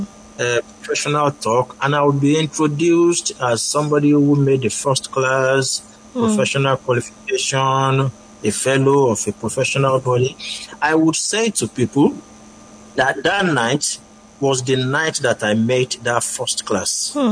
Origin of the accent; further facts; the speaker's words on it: Ebute Metta, Lagos, Nigeria; Growing up in Ebute Metta, we had this cinema called Central Cinema. It was on Lagos Street in Ebute Metta.